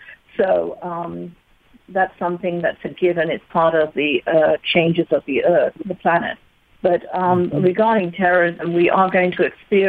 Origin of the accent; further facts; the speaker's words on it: London, United Kingdom; I grew up in London, and we were kind of used to the IRA.